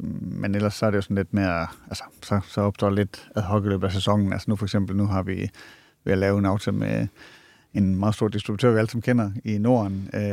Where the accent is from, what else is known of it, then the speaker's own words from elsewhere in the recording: Aalborg, North Denmark Region, Denmark; og jeg kommer fra Aalborg, så det er også, så vi angriber tingene meget pragmatisk